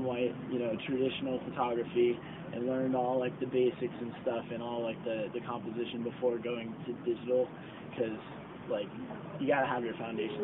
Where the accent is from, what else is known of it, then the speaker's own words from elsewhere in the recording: Orlando, Florida, United States; I'm from Orlando, Florida.